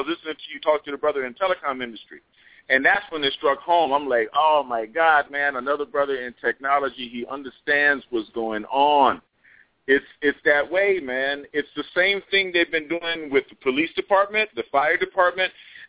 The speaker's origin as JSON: {"language": "English", "town": "New Orleans", "region": "Louisiana", "country": "United States", "tie": "born or raised there", "said": "I grew up in New Orleans, which if you're familiar, I'm sure you're a Louisiana brother."}